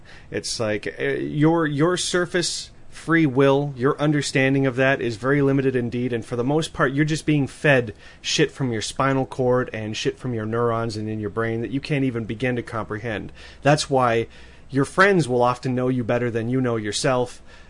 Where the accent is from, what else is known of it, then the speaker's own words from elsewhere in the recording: Ottawa, Ontario, Canada; I went back to Ottawa, which is my old stomping grounds, my hometown, and spent a week with friends.